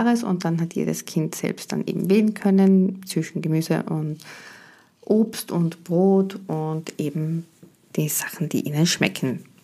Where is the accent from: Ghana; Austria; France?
Austria; So heißt es hier bei uns in Österreich oder im Süden.